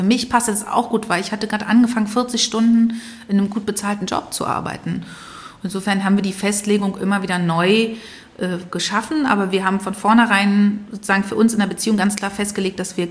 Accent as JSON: {"language": "German", "town": "East Berlin", "region": "Berlin", "country": "Germany", "tie": "born or raised there", "said": "Also wir sind ja beide in Ostberlin aufgewachsen."}